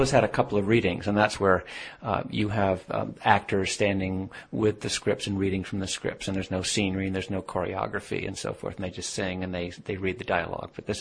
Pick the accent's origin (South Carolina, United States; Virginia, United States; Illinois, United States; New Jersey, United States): New Jersey, United States; I grew up in New Jersey.